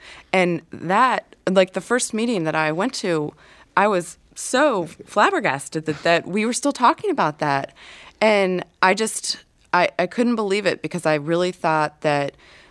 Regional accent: Charlottesville, Virginia, United States; It's interesting because I'm actually from Charlottesville, Virginia, so I'm about 2.5 hours south.

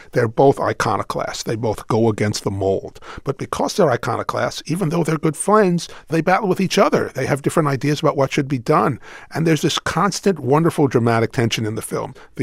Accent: Brooklyn, New York, United States; I grew up in Brooklyn. My parents did not own a car.

